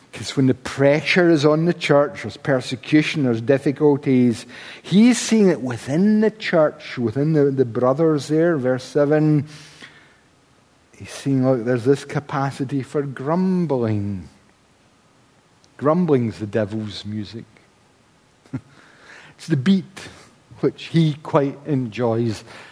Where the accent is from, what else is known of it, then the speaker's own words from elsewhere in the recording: Scotland, United Kingdom; I mean, we're Scottish. It's a national pastime, isn't it?